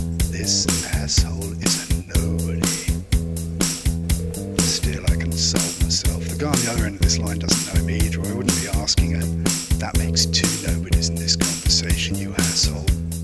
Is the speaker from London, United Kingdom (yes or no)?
yes; London, United Kingdom; from London. London, England.